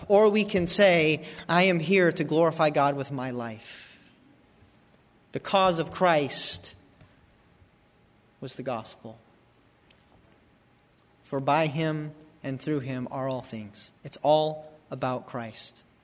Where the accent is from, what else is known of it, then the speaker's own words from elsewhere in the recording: Colorado, United States; Now, I grew up in Colorado, so I didn't hear that much. Then I moved to the South